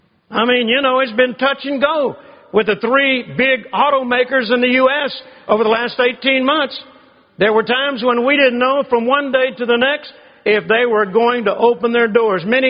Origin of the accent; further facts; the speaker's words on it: Shreveport, Louisiana, United States; also born or lived in Vicksburg; I was born in 1946 in Mississippi, Vicksburg, Mississippi. My dad worked for General Motors all of my young life. He was a paint and body man. He moved us to Shreveport, Louisiana in 1951.